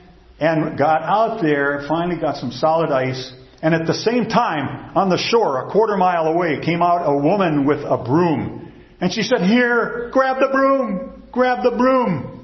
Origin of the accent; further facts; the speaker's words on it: Michigan, United States; Most of you know that I came from the North Country, where they have 11 months of winter and 1 month of bad snow in Michigan.